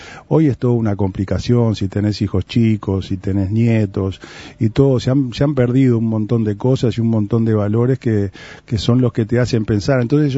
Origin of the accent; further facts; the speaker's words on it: Uruguay; creo que hay muchas cosas que no nos identifican como uruguayos